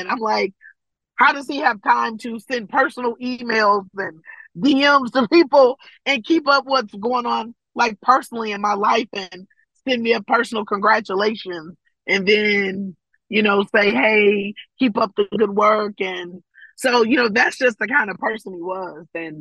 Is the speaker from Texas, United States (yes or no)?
yes; Katy, Texas, United States; because I grew up in Katy, I would tell everybody about it.